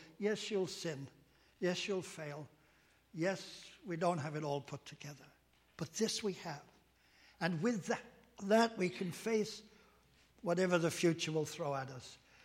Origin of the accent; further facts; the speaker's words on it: England, United Kingdom; moved away; I told him, well, I'm an immigrant. I came from England. I said, and I'm a Christian.